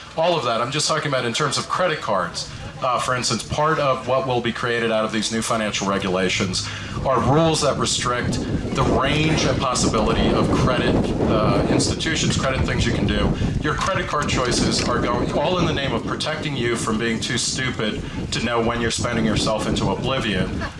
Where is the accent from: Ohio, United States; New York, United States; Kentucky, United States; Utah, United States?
New York, United States; Brooklyn; born there; On the other side of the country, where I'm from, actually, I was born in Brooklyn